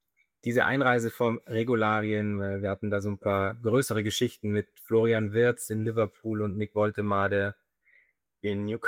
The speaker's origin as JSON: {"language": "German", "region": "Bavaria", "country": "Germany", "tie": "born there", "said": "bin in Oberbayern geboren und ich wohne in München"}